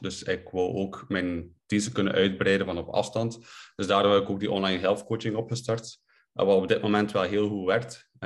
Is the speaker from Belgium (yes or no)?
yes; Kortrijk, West Flanders, Belgium; now in Ghent, Belgium; Ik ben afkomstig van Kortrijk, maar ben momenteel woonachtig te Gent.